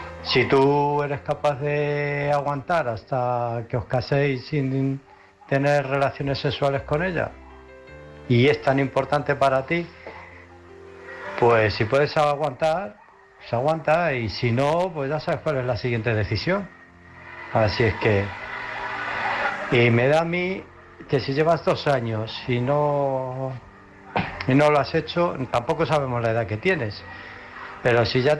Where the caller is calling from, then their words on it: Illescas, Castilla-La Mancha, Spain; de Illescas.